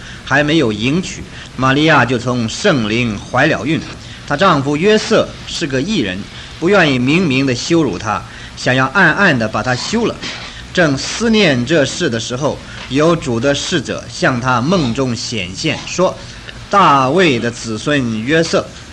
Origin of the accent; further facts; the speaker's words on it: China; 我们中国人讲如入宝山呢